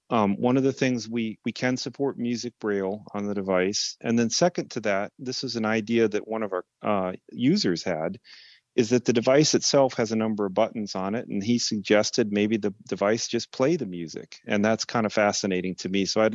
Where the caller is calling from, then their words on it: Lafayette, Indiana, United States; I am in Lafayette, Indiana, where we have built a high-tech robotic assembly factory to make these units.